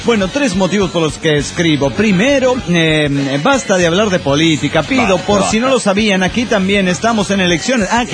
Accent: Medellín, Antioquia, Colombia; de Medellín, Colombia.

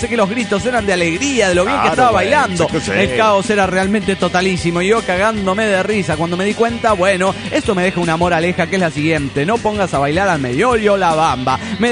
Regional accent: Guatemala; Yo soy guatemalteco de nacimiento.

